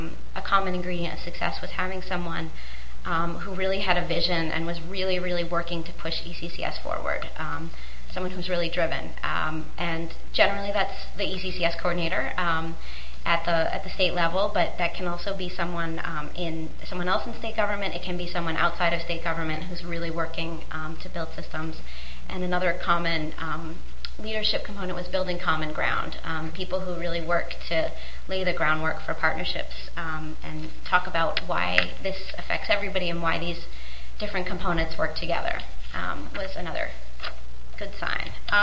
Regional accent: New York City, New York, United States; So, you know, I'm from New York City

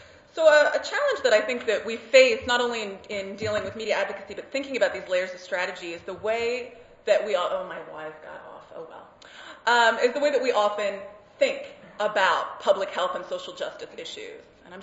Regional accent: Oakland, California, United States; Richmond is in Northern California near my hometown of Oakland

